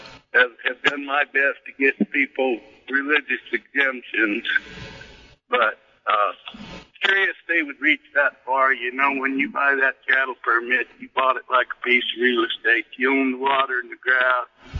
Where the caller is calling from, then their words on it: Southwest, United States; Oh, the Southwest.